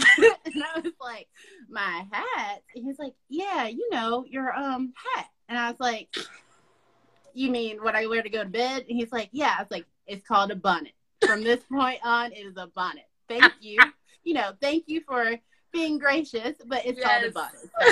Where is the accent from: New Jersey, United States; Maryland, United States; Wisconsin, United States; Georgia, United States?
Georgia, United States; Atlanta; Mm-hmm. I'm from Atlanta. He's from Savannah.